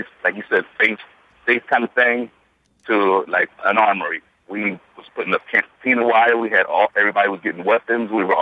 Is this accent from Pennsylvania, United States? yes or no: yes; Philadelphia, Pennsylvania, United States; I remember as a child growing up in Philadelphia, going to the Liberty Bell